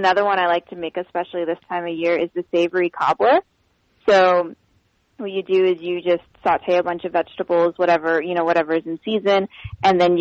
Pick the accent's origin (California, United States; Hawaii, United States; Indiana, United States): Indiana, United States; So I'm from Indiana, so I love corn.